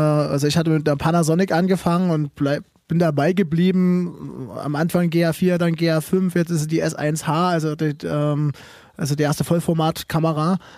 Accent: Saxony, Germany; Ich bin in Bergsteigerfamilie groß geworden, bin also in der sächsischen Schweiz mit quasi in der Bove groß geworden

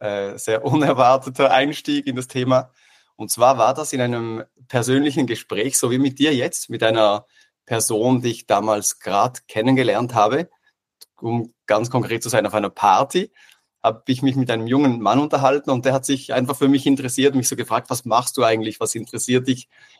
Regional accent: Switzerland; moved away as an adult; now in Vienna, Austria; ich bin ursprünglich aus der Schweiz

